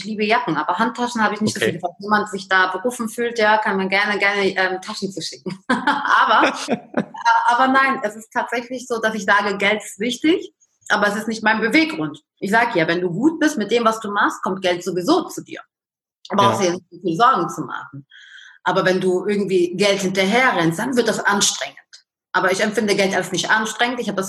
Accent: Lebanon; Ich bin aus dem Libanon

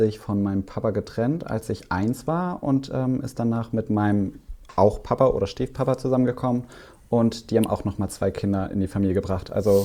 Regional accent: Baden-Württemberg, Germany; ich bin ja im Schwabeländle groß geworden

